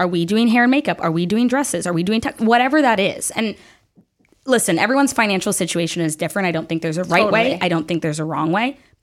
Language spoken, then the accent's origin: English; the South, United States; I grew up in the South